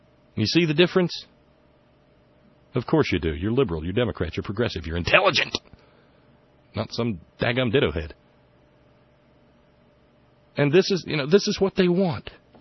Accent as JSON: {"language": "English", "region": "Alabama", "country": "United States", "tie": "born or raised there", "said": "Now, I grew up in Alabama. When I left Alabama, it was still, I still lived in what was called a dry county."}